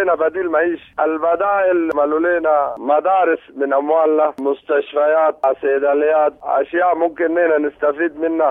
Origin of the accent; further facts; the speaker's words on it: Sudan; نحن سودانيين